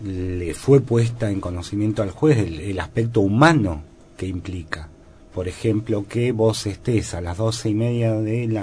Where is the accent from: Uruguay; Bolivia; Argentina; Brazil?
Argentina; Esquel, Chubut; now in Comarca Andina, Argentina; Sí, de ahí vengo, si bien vivo en la comarca desde el año 2008